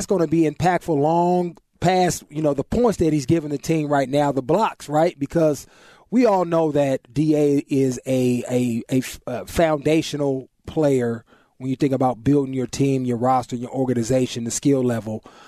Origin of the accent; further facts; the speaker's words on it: Oakland, California, United States; I am from Oakland, so traditionally I'm more of a Warriors fan, but I live here in the Valley now